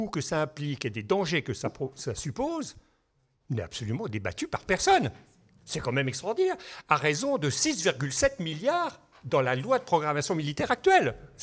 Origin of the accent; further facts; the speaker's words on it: Switzerland; je suis suisse